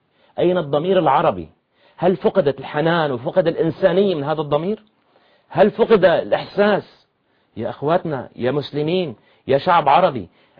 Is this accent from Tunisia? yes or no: no; Syria; now in Egypt; نحن كسوريين مقيمين في مصر